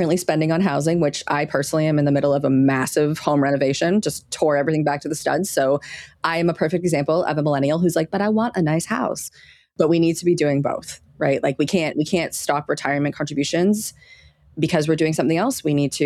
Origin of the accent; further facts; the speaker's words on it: Canada; We're Canadian. So far we're good.